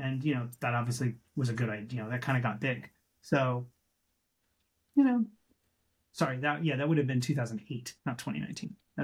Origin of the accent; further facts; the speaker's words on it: Texas, United States; I had kind of given up on Chinese food growing up in Texas, right?